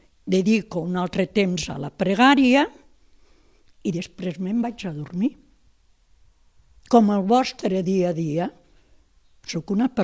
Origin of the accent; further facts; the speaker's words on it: Raïmat, Catalonia, Spain; born there; Vaig néixer a Lleida, a Raïmat, que és un agregat de la capital de Lleida.